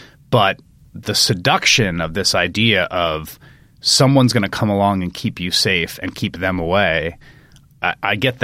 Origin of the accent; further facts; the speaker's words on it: New York, United States; I grew up in New York in the Bronx in the 80s and 90s.